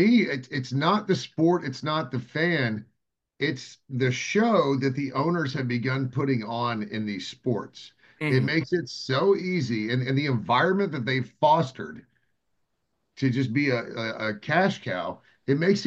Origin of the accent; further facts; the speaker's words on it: Houston, Texas, United States; Because like growing up in Houston, I loved going to Oilers games, but I was a Cowboys fan.